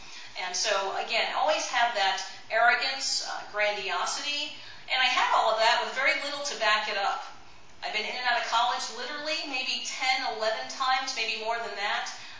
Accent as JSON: {"language": "English", "region": "Florida", "country": "United States", "tie": "born or raised there", "said": "I grew up in Florida. … lives there"}